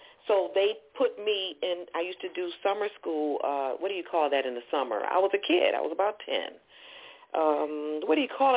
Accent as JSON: {"language": "English", "region": "Ohio", "country": "United States", "said": "All my relatives from Ohio, I'm from Ohio, they said, \"You okay?\""}